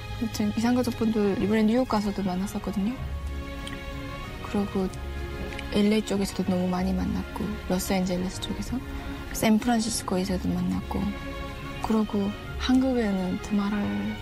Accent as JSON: {"language": "Korean", "town": "Chongjin", "region": "North Hamgyong", "country": "North Korea", "tie": "born or raised there", "said": "고향 한경북도 청진이 고향 청년이죠."}